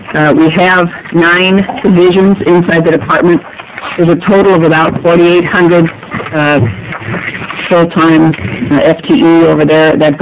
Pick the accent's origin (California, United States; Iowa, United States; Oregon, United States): Oregon, United States; Beaverton; I was born in Quality Hospital and raised in Beaverton